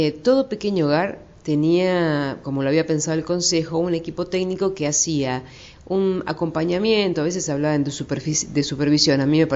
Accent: Argentina; soy una mujer argentina

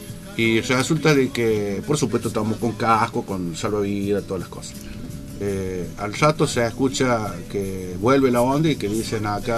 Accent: Córdoba, Argentina; para mí yo lo escuché en cordobés, será porque yo soy cordobés

